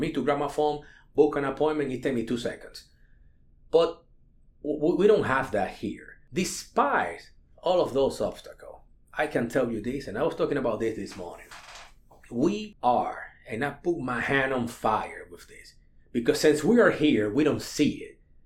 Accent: Dominican Republic; now in United States; I'm from the Dominican Republic. My wife was born in Memphis, but my children live here.

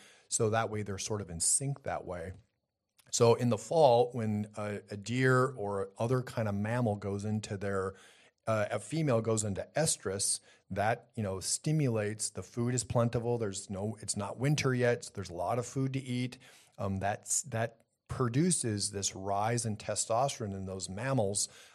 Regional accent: Wisconsin, United States; I'm from Wisconsin. Everyone deer hunts in Wisconsin.

